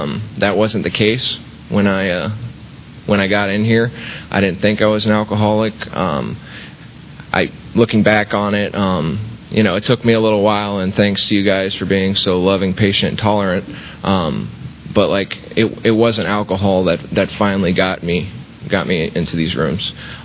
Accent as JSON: {"language": "English", "town": "Tampa", "region": "Florida", "country": "United States", "tie": "born or raised there", "said": "I was born here in Tampa, born and raised, spent all my life here except for a couple years."}